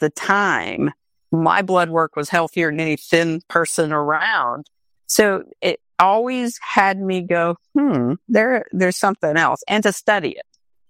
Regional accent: Tulsa, Oklahoma, United States; I'm in Oklahoma. I grew up in Tulsa, Oklahoma. Came back because my parents were a little older.

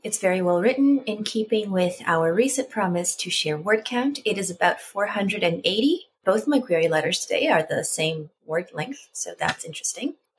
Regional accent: Salinas, California, United States; I am originally from Salinas, California.

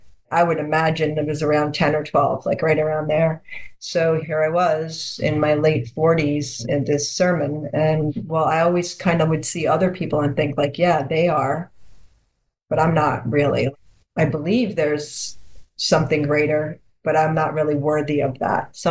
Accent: New Hampshire, United States; I grew up in New Hampshire, and I would lay in the woods under these pine trees

